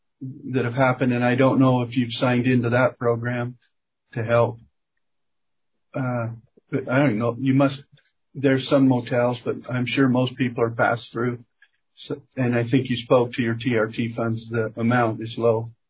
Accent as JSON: {"language": "English", "region": "Utah", "country": "United States", "said": "Well, and just for your information, I'm from Daggett County. We're 950 people and have the same issues with towns of similar size."}